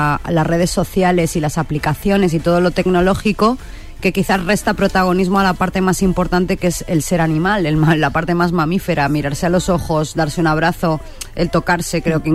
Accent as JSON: {"language": "Spanish", "region": "Balearic Islands", "country": "Spain", "said": "dio la casualidad que estaba en mi tierra, estaba en Mallorca"}